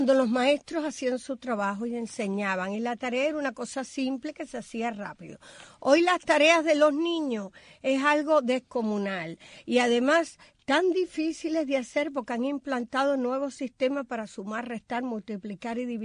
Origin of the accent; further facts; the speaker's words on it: Cuba; moved away; cuando yo me fui de Cuba